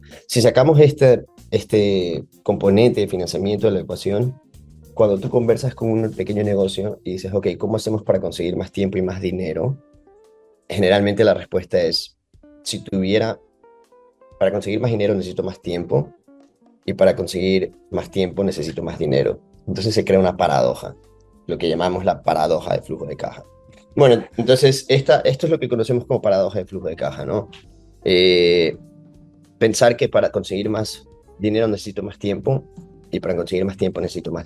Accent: Guayaquil, Guayas, Ecuador; born there; also born or lived in Quito; Yo soy de Ecuador, nací en Guayaquil, viví en Quito, la capital, los últimos 3 años.

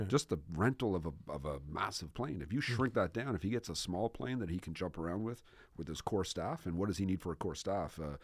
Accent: Antigonish, Nova Scotia, Canada; also born or lived in Cape Breton; Born in Cape Breton, but raised in Antigonish.

